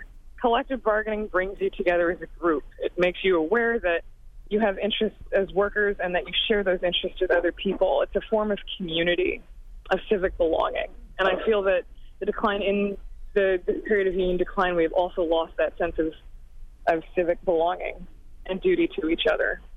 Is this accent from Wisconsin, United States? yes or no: yes; Madison, Wisconsin, United States; Just from growing up in Wisconsin and meeting the other folks who worked at Dad's plant and other Wisconsinites, especially folks, I'm from Madison